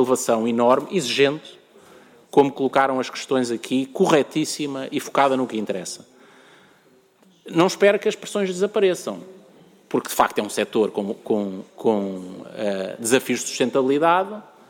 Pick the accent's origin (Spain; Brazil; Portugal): Portugal; Tondela, Viseu; a morada na base de dados do jornal de Tondela para receber o jornal em casa, porque é a minha ligação com a minha terra.